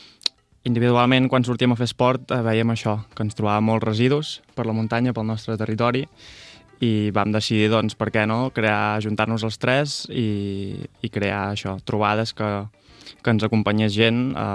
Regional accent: Vilafranca del Penedès, Catalonia, Spain; Sí, els tres som de Vilafranca.

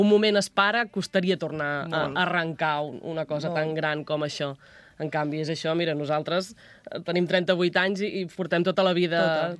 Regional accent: Les Gunyoles, Catalonia, Spain; soc de les Gunyoles. Ostres, les Gunyoles fa molt de fred

